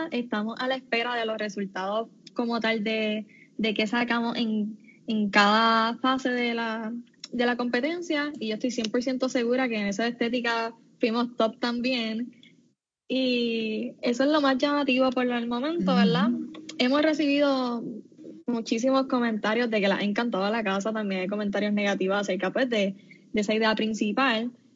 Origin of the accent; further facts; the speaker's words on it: Puerto Rico; lo que nosotros quisimos plantear como puertorriqueños